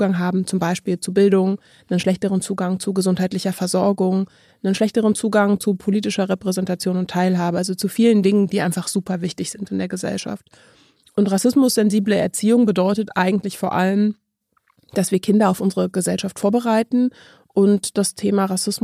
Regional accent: Berlin, Germany; Ich gehöre zu den wenigen Menschen, die in Berlin aufgewachsen sind.

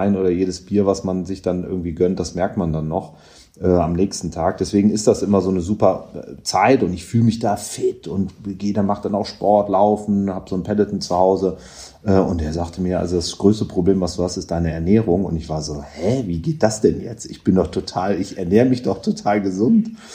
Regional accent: Cologne, North Rhine-Westphalia, Germany; also born or lived in England; gebürtiger Kölner

